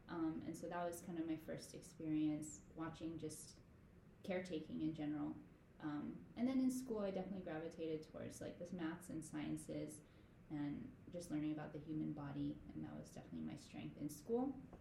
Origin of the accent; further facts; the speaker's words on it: Kaneohe, Hawaii, United States; I grew up in Kaneohe, also went to Punahou with Scott, and then I went to Columbia in New York for college.